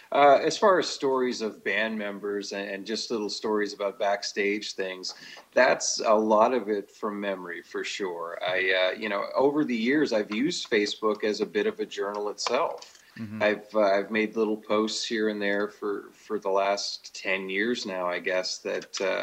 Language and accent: English; Norton, United States; they were worried because it was Los Angeles and I'm from Norton, which is 1,500 people.